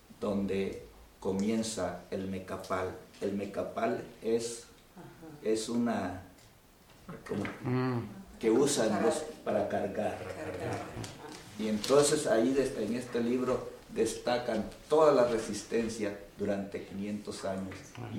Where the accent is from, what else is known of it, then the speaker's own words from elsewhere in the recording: Guatemala; now in United States; yo que soy guatemalteco, desconocía toda mi realidad.